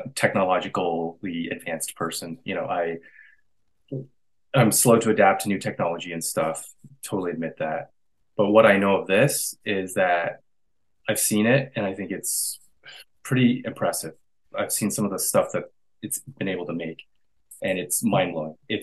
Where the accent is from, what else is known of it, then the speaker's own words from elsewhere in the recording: Canada; I'm a Canadian artist and I depict Vietnamese culture through my work.